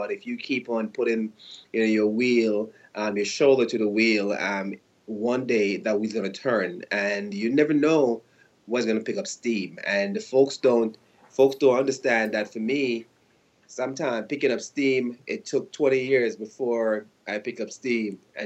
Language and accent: English; Jamaica; Growing up in Jamaica, you know, I came from a pretty much working class family neighborhood.